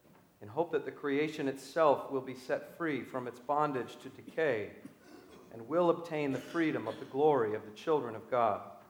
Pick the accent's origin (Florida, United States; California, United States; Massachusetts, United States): California, United States; I grew up in Southern California along the coast, which is, of course, famous for excellent Mexican food.